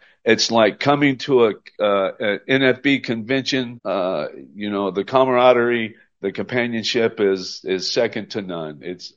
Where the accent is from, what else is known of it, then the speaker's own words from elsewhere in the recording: Alaska, United States; You know, I grew up here in Alaska.